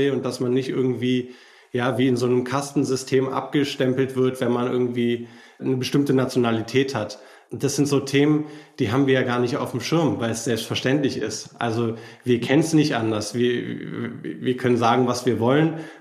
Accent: Berlin, Germany; Wir als Berliner mit dem Berliner Flughafen

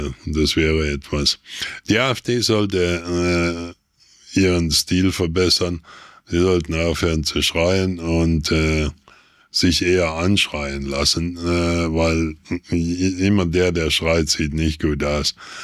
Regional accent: Thuringia, Germany; moved away as an adult; also born or lived in England; now in Switzerland; Ich bin mit 27 aus Deutschland in die Schweiz gekommen. Mhm. Und seitdem war ich nie mehr in Deutschland. Ich war immer, war 20 Jahre in England und den Rest hier in der Schweiz.

